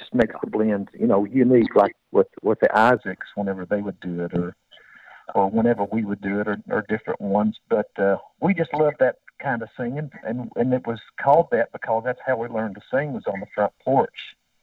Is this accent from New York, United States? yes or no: no; Kentucky, United States; because we're from Kentucky and we know what a bluegrass group is.